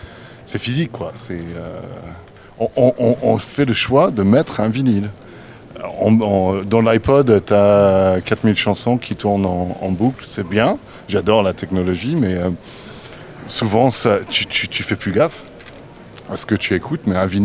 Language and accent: French; England, United Kingdom; on a voyagé beaucoup, on a grandi en Angleterre.